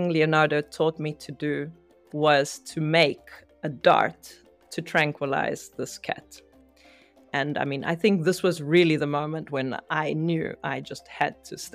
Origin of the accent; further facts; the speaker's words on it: South Africa; I was born in South Africa in a family of three sisters, and we were always outdoors.